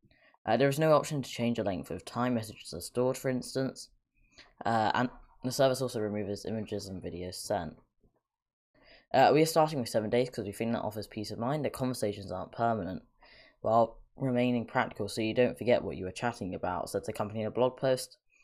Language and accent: English; United Kingdom; I hate talking in dollars, I'm British